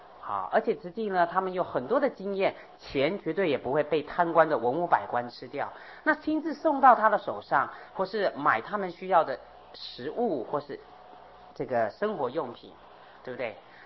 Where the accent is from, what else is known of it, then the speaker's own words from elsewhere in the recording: Taiwan; 这是大陆人，我们是台湾人